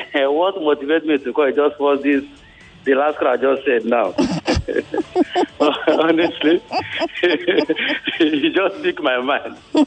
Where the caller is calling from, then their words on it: Bariga, Lagos, Nigeria; I'm coming from Bariga.